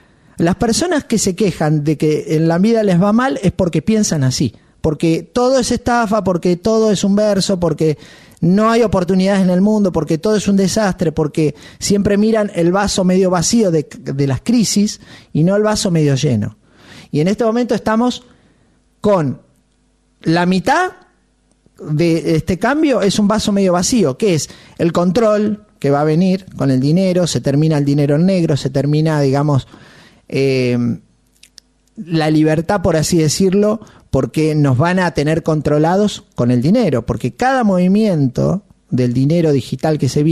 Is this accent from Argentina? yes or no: yes; Argentina; Yo soy argentino, vivo en la Argentina